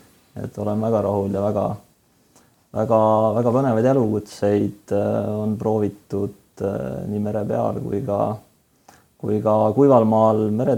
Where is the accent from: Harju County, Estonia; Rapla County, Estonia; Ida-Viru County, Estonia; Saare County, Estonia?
Saare County, Estonia; on ikkagi need juured kuidagi sealt Saaremaalt välja kasvanud ja sealt ma pärit olen, et saarlane sünnist kuni